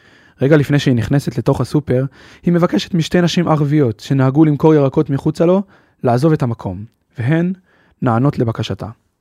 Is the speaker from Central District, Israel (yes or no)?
no; Jerusalem, Jerusalem District, Israel; והפעם אנחנו נשארים בירושלים בשכונת קריית יובל, השכונה שבה נולדתי ובה גדלתי.